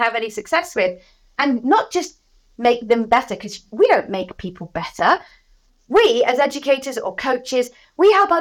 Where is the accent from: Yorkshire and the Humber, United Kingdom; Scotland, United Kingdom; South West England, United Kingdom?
South West England, United Kingdom; I was brought up in Cornwall by the sea. It's where I am now. I'm Cornish to my core.